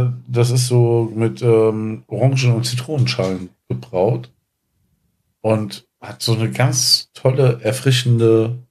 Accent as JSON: {"language": "German", "country": "Netherlands", "second_language": "German", "said": "Bei uns in Holland."}